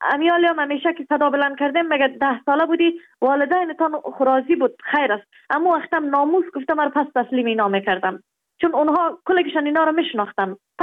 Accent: Kabul, Afghanistan; also born or lived in Baghlan; و در افغانستان در ولایت بغلان در دنیا آمدیم. جاغری بود، از اونجا آمدیم کابل. 6 ساله بودم

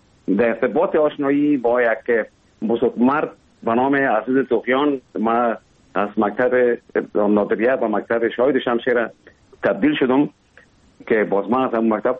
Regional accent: Kabul, Afghanistan; born there; اصلا زادگاه من کابل است ولی همونطور که گفتم زیاد ما در ولایت هم بودیم

